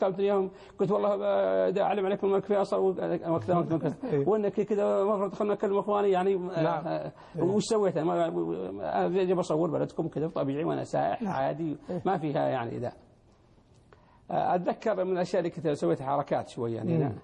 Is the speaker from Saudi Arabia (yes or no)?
yes; Saudi Arabia; وأنا من السعودية